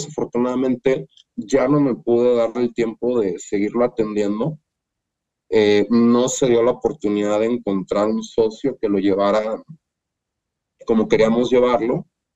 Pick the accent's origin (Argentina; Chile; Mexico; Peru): Mexico; Chiapas; Yo soy chiapaneca.